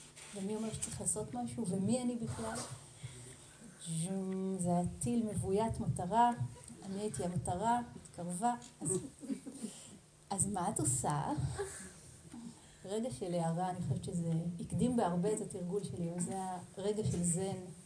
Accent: Hadera, Haifa District, Israel; חזרתי לעיר שנולדתי בה, זאת הייתה חדרה. בחדרה יש, היה, כשאני גדלתי בה, גן אחד, בית ספר יסודי שניים, תיכון אחד.

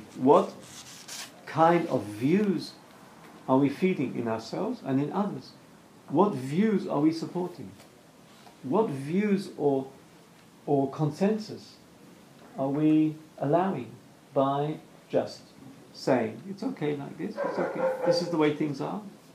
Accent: England, United Kingdom; Me being English, Israeli, English, more English than Israeli, I'm thinking things like what I, you know, what kinds of things that come from my past and so on.

